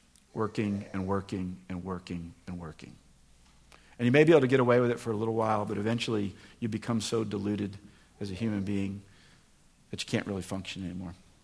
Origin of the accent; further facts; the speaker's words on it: United States; and you know, growing up in America, what's the rule for eating? Finish everything on your plate.